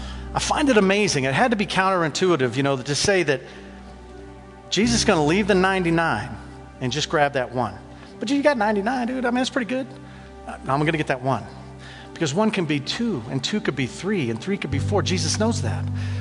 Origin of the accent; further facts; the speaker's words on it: West Coast, United States; And I wasn't supposed to win because I'm from the West Coast, never win.